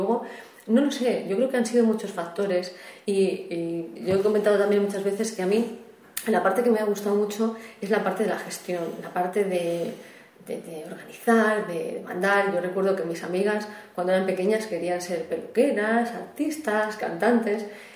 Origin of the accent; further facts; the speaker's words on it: Cuenca, Castilla-La Mancha, Spain; Yo nací en Cuenca. Viví en Cuenca, pero mis padres y mi hermana siguen viviendo en Arcas. Entonces, yo tengo una vinculación muy fuerte.